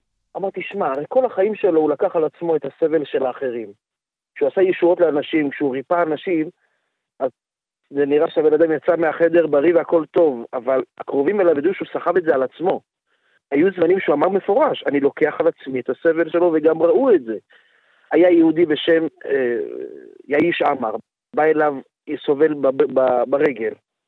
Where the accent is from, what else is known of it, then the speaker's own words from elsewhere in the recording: Jerusalem, Jerusalem District, Israel; אני ירושלמי, נולדתי בירושלים, ההורים עד היום בירושלים.